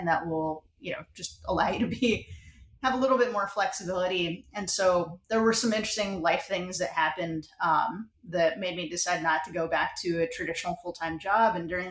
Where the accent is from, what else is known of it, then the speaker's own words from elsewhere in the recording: San Diego, California, United States; now in Dallas, United States; I live in Dallas now, so not so much. But I did a lot of snowboarding and surfing, skateboarding growing up in San Diego.